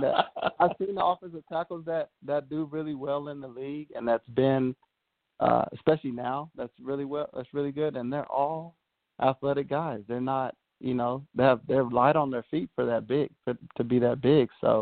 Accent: Arlington, Texas, United States; I grew up in Arlington, so I grew up in Texas. So, you know, everybody loved the Dallas Cowboys.

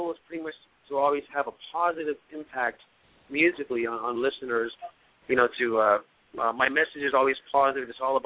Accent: San Francisco, California, United States; me growing up in San Francisco, coming out from a poor family

